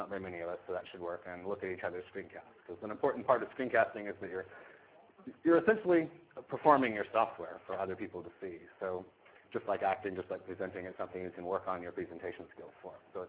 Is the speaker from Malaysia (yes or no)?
no; Vancouver, British Columbia, Canada; I'm here from Vancouver, Canada, so thank you, everyone, for inviting me.